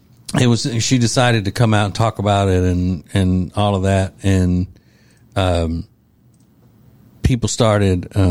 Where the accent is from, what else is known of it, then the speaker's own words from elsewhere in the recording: Winfield, Louisiana, United States; there was this old man in my hometown of Winfield, Louisiana.